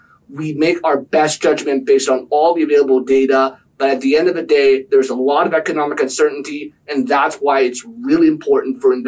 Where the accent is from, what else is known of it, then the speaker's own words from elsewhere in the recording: Canada; I'm Canadian.